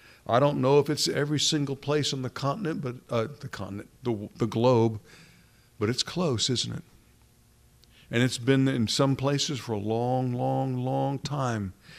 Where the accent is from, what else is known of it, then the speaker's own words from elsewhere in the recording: New Orleans, Louisiana, United States; I guess it's still going on, maybe not, but I grew up partly in New Orleans. We go to the Mardi Gras parade. That's part of my youth.